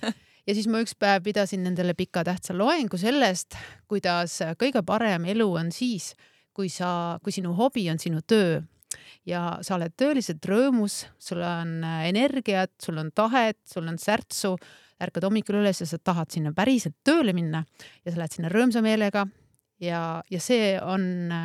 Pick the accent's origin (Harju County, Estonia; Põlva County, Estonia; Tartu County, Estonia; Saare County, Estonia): Saare County, Estonia; ma olin Soomes, Lapendranna tehnikaülikoolis ja just nendel aastatel ma tundsin hästi teravalt, et ma olen eestlane ja ma olen saarlane ja sügavalt juurduski minusse teadmine, et ma tahan tagasi Saaremaale